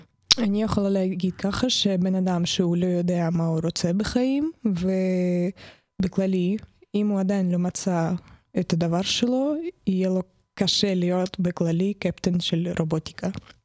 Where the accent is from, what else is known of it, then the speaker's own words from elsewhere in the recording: Kyiv, Ukraine; now in Israel; אני דווקא מקייב.